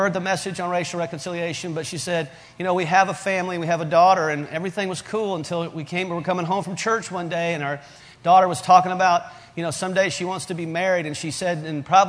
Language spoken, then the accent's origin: English; the South, United States; I grew up in the South where racism has always been a big issue because of the slavery issues of our past.